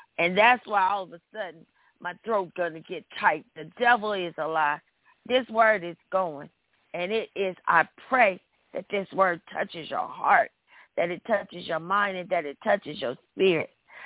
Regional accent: Kentucky, United States; So please keep Mayfield, Kentucky in your prayers. only 33 miles from my hometown.

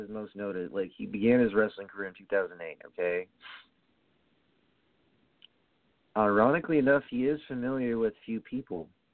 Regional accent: Brooklyn, New York, United States; in my neck of the woods, in my hometown, my Brooklyn brethren.

